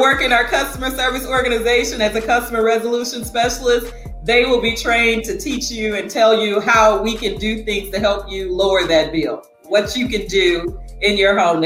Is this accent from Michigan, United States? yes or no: yes; Detroit, Michigan, United States; also born or lived in Birmingham, Alabama; Well, I am actually originally from Birmingham, Alabama, but I call myself a product of Detroit, Michigan, hailing from Detroit because I did all of my schooling as a part of a product of the Detroit Public School System.